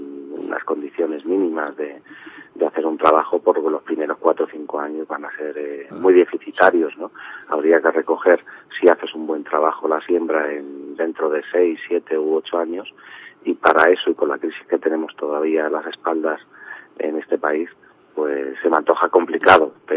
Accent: Spain; apoyan a nuestra bandera, apoyan a que somos españoles

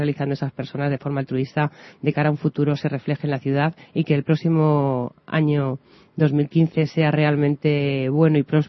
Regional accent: Parla, Community of Madrid, Spain; trabajar para mi pueblo, trabajar para mi gente, para mi familia, para mis amigos, es que es algo muy bonito. Yo lo que pediría sobre todo es que los ciudadanos de Parla tuviesen lo que realmente se merecen

